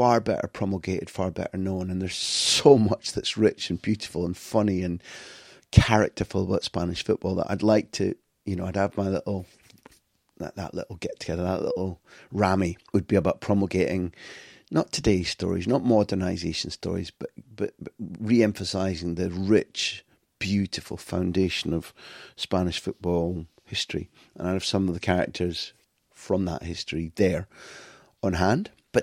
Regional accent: United Kingdom; I've got a good working knowledge of Italy and Germany and France, but I grew up in Britain

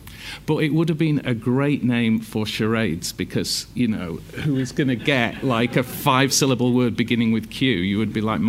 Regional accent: Leeds, Yorkshire and the Humber, United Kingdom; I'm from Leeds. I didn't grow up with lofty ambitions

